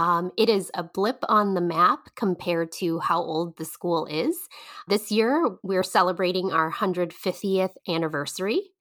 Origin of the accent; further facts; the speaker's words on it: Chicago, Illinois, United States; I was raised in Chicago, but I wasn't born in Chicago. I immigrated to the United States as a refugee at a very young age, 11 months old to be exact, and landed in Chicago, Illinois.